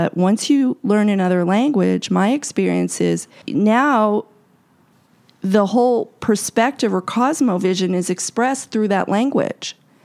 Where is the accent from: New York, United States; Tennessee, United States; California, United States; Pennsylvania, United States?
New York, United States; New York City; I grew up in New York City, and in the 70s, nobody, like, it was dog-eat-dog kind of world.